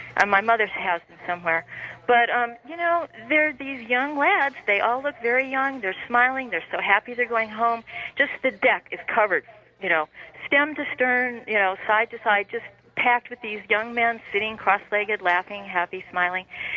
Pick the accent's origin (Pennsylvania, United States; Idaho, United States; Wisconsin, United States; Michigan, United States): Michigan, United States; Royal Oak; now in Tucson, United States; I'm from Royal Oak.